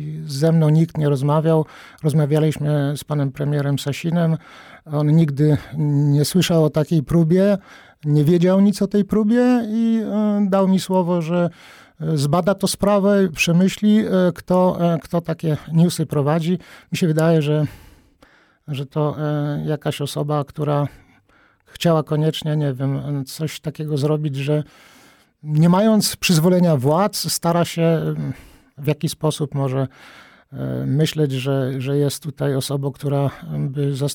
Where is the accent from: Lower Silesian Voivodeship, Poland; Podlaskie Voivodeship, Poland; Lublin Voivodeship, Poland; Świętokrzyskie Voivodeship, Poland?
Podlaskie Voivodeship, Poland; Łomża; Ja jestem Łomżyniakiem od urodzenia, z krwi i kości i myślę, że znam problemy Łomży